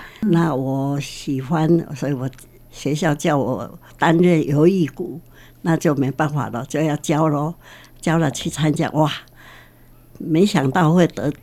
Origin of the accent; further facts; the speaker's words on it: Taiwan; moved away as an adult; now in Sydney, Australia; 在雪梨很多人都叫我 … 。我从台湾来的，我的年龄已经是90岁了。我是1996年移民来澳洲。